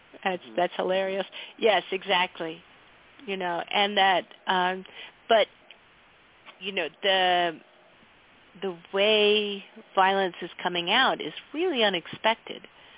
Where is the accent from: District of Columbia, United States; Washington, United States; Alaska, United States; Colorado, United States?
Colorado, United States; Colorado Springs; And I'm here I am in my hometown of Colorado Springs.